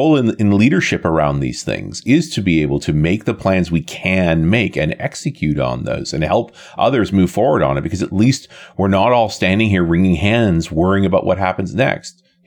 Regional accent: Canada; accent: Canadian; also born or lived in Tauranga, New Zealand; I'm actually Kiwi born. Raised briefly, but then grew up in Canada, so I sound like Canadian, although most people say I sound like an American.

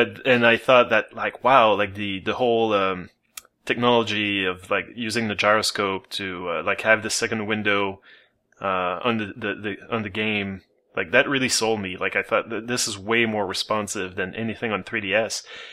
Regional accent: Canada; As a Canadian, I was not really, you know, interested by all the video options anyway.

